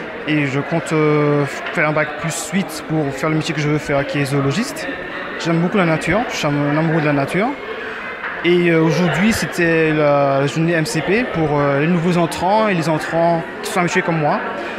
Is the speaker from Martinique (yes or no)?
yes; Fort-de-France, Martinique; moved away as an adult; now in Guadeloupe; Je viens du Temple Maurige à Fort-de-France, près de la route des religieuses en Martinique. Je suis venu en Guadeloupe faire mes études